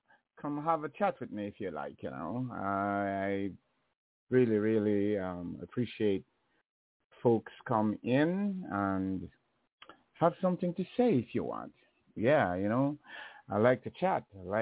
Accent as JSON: {"language": "English", "country": "Jamaica", "tie": "born or raised there", "said": "I didn't read to a good level when I grew up in Jamaica."}